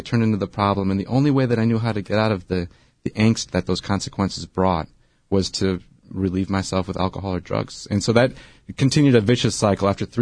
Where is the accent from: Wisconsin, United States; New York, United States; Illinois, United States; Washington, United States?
Wisconsin, United States; moved away as an adult; also born or lived in San Diego; We moved from Wisconsin, where I was living and where I grew up, to San Diego in 2010.